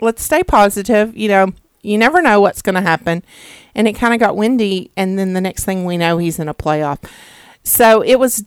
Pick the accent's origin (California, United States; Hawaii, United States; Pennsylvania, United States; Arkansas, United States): Arkansas, United States; Hot Springs; because I grew up in Hot Springs